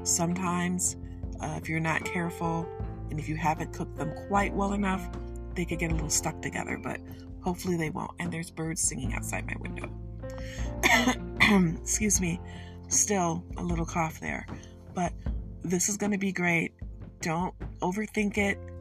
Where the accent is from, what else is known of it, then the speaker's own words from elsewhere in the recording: Detroit, Michigan, United States; I'm from Detroit. We fry everything.